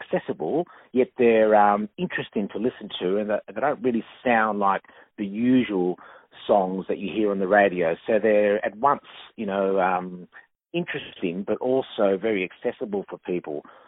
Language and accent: English; Melbourne, Victoria, Australia; Well, yes, I'm from Melbourne, Australia